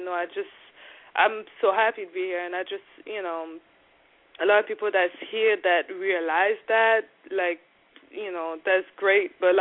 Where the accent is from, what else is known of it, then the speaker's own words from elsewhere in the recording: Paris, Île-de-France, France; now in United States; I was born and raised in Paris, so I'm very bilingual